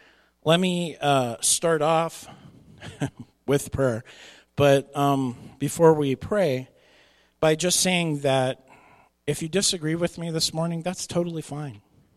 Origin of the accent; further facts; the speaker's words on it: Oxnard, California, United States; accent: California accent; But Californians, you know, I was a Californian. I was born in Oxnard, California. Yes, I actually admitted that. But I have a California accent.